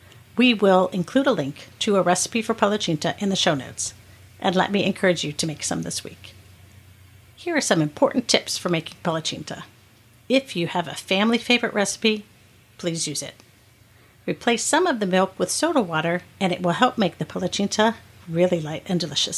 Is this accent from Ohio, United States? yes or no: yes; Youngstown, Ohio, United States; I grew up in Youngstown, Ohio, just 90 minutes or so east of Cleveland, and I feel like I was surrounded by a lot of Hungarians